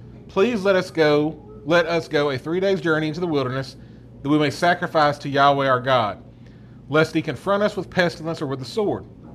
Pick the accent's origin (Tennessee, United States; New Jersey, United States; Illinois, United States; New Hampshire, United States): Tennessee, United States; And Lord, we are from Tennessee, so we know that we will probably snap back and see some more cold weather.